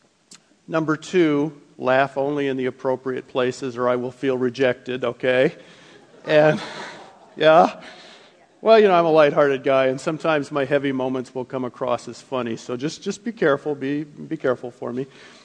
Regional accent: Hollywood, California, United States; born there; I was born in Hollywood, California.

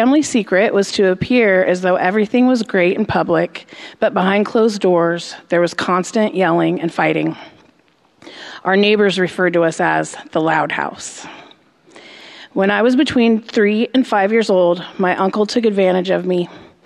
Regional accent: Portland, Oregon, United States; born there; also born or lived in Florida; I was born in Portland, Oregon at Good Sam Hospital on March 15th, 1975, the youngest of four sisters. We relocated to Florida to live closer to my grandmother.

